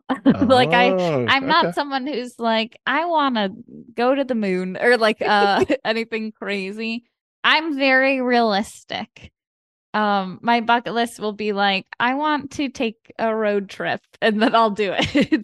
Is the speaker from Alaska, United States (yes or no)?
no; Chicago, Illinois, United States; now in Los Angeles, United States; Like I'm from Chicago, I'm from like the Midwest. So growing up I was not cultural.